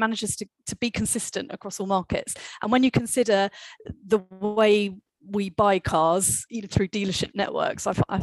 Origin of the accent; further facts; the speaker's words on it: Shoreham-by-Sea, South East England, United Kingdom; but also I grew up in Shoreham-by-Sea, which has a little airport